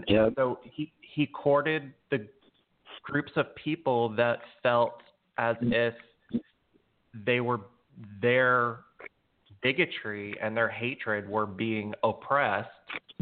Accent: Dallas, Texas, United States; And I grew up here in Texas. I grew up in the Dallas area and I've been out since I was 20

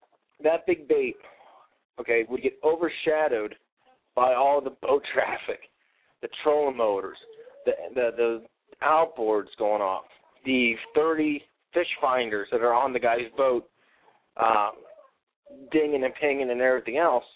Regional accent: Pennsylvania, United States; Growing up in Pennsylvania, rainbow trout, you don't use as bait.

